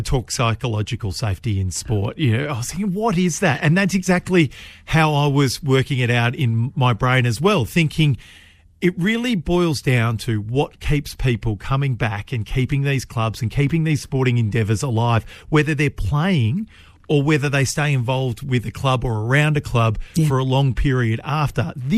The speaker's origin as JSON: {"language": "English", "town": "Broadford", "region": "Victoria", "country": "Australia", "tie": "born or raised there", "said": "So I grew up in Broadford, sort of semi-regional Victoria now."}